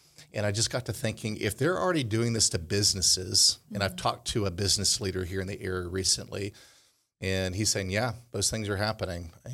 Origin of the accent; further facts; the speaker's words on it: Connecticut, United States; and I grew up in Connecticut, you grew up in the North.